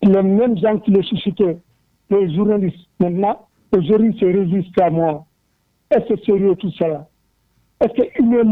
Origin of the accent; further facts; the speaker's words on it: Mali; Nous sommes des humains, nous sommes des Maliens de souche.